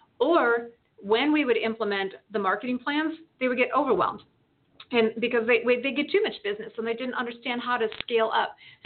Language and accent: English; Midwest, United States; I grew up in the Midwest where, you know, there are football widows and there are hunting widows all year round.